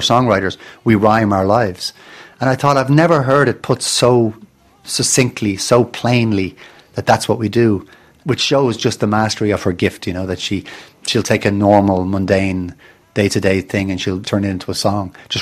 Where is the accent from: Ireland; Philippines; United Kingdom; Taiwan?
Ireland; Dublin, Leinster; I grew up close to the sea. I grew up in Dublin, which is a harbour town.